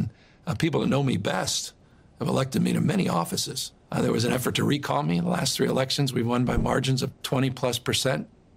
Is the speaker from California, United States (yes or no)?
yes; California, United States; as a guy who grew up in the Bay Area, and to watch some of my old friends participate